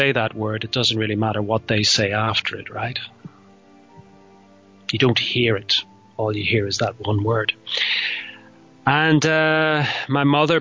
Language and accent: English; Ireland; I'm not in Ireland, although I'm Irish. I'm living away from Ireland.